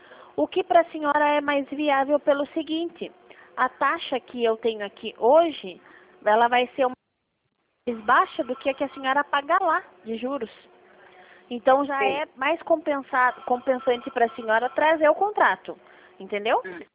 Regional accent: Itapetininga, São Paulo, Brazil; Sou daqui de Itapetininga mesmo.

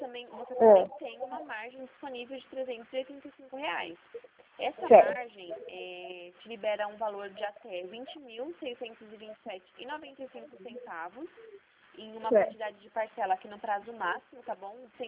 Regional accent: São Paulo, Brazil; Eu também sou de São Paulo

